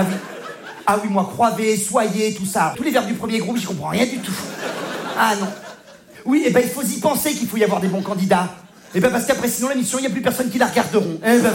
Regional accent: Provence-Alpes-Côte d'Azur, France; Oui, je viens du sud de la France, oui. Ah, je suis provençal.

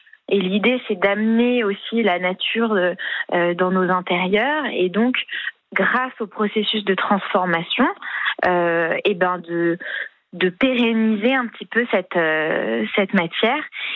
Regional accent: Paris, Île-de-France, France; Non, j'ai grandi à Paris, je suis complètement parisienne.

